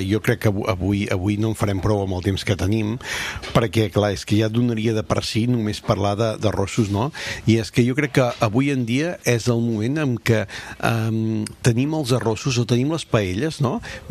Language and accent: Catalan; Catalonia, Spain; accent: Garrotxa; tot i que sóc català i que vinc de la Garrotxa, quan vinc a Barcelona parlo una miqueta diferent